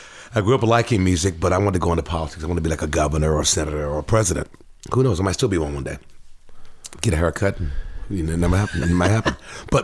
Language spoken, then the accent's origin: English; Washington, District of Columbia, United States; I grew up on Capitol Hill, guys, about four blocks northeast of the U.S. Capitol building. Back in the day, it was called the Hood, but now it's Capitol Hill